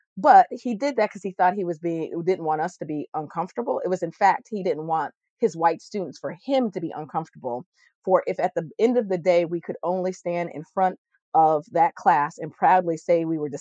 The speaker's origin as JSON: {"language": "English", "region": "Connecticut", "country": "United States", "tie": "born or raised there", "said": "You know, we grew up in Connecticut. We always joke around for some people like there are Black people in Connecticut."}